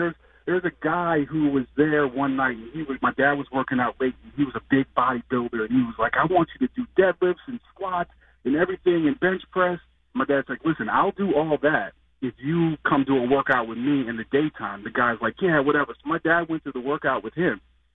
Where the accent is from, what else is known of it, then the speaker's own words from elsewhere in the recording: Arlington Heights, Illinois, United States; because as a kid growing up in Arlington Heights, I was mad at him because he wasn't around enough in the summer times.